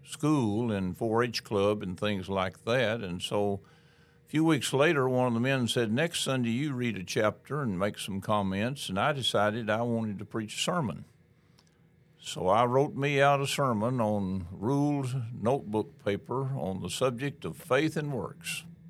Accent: Tennessee, United States; Well, I grew up in Middle Tennessee on a little hilly 45-acre farm and plowed years. I have lived in Henderson now for 36 years.

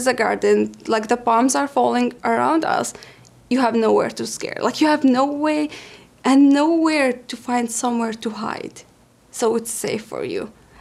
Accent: Daraa, Daraa Governorate, Syria; So Daraa is next to the border with Jordan.

